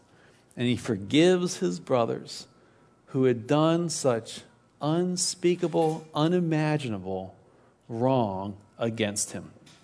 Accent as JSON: {"language": "English", "town": "Baltimore", "region": "Maryland", "country": "United States", "tie": "born or raised there", "said": "Of a house I grew up with in Baltimore."}